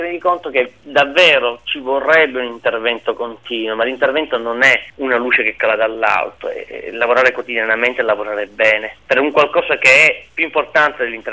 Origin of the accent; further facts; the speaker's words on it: Palermo, Sicily, Italy; moved away as an adult; io sono palermitano e ho vissuto a Palermo i primi 18 anni della mia vita.